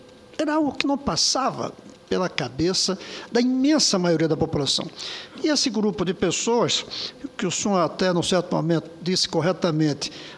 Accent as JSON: {"language": "Portuguese", "country": "Brazil", "said": "eu falo como brasileiro"}